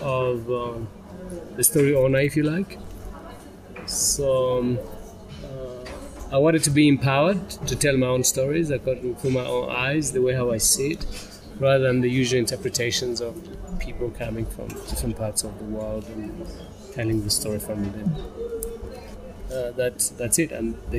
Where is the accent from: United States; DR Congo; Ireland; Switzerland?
DR Congo; Goma, North Kivu; So I was born and raised in Goma and Congo